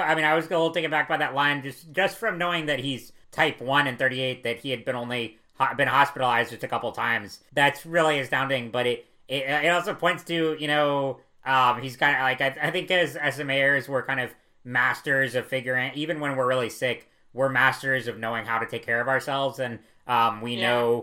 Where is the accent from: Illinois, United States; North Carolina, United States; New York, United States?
North Carolina, United States; The other new writer we have is Ari Anderson from my home state of North Carolina.